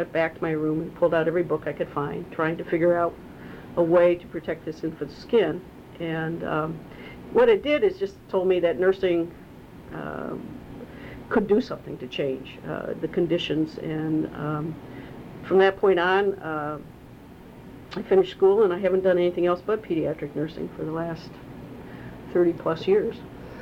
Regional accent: Gary, Indiana, United States; born there; I was born in Gary, Indiana on September 10th, 1941.

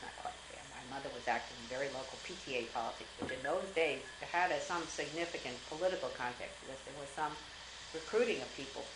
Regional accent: Brownsville, New York, United States; where I was raised in Brownsville, which was a working class, and very much, there was a lot of political activity among some of the people that were there.

